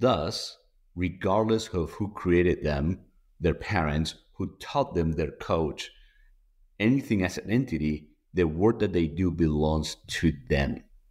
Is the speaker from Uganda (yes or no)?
no; Venezuela; I'm from Venezuela, so I'll talk about baseball